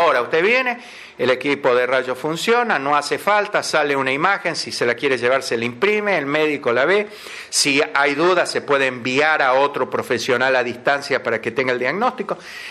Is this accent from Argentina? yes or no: yes; Argentina; Lamentablemente somos argentinos y las cosas no es soplar.